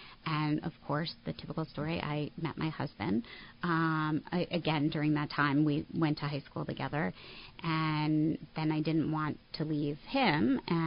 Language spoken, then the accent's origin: English; Northeast, United States; stuff I had never been exposed to growing up in the Northeast.